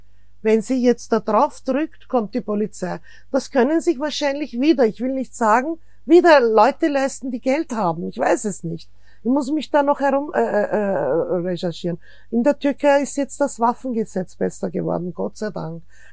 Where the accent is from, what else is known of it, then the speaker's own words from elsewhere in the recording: Austria; weil ich bin Österreicherin und Türkin.